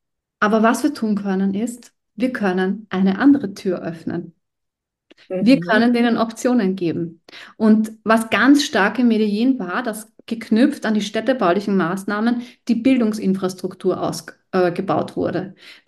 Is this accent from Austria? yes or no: yes; Austria; born there; ich bin in Österreich geboren, aber das heißt ja noch lange nicht, dass das mein Land ist.